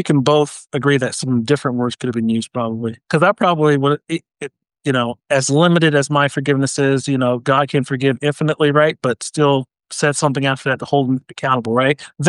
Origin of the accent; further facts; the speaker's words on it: North Carolina, United States; I'm Black American. So, and I come from the South, you know, down in North Carolina, but, you know, I'm a military brat.